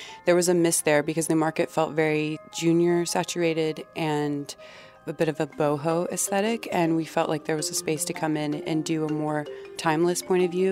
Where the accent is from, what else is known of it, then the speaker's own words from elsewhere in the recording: Amelia Island, Florida, United States; I grew up on Amelia Island, which is in the northeast coast of Florida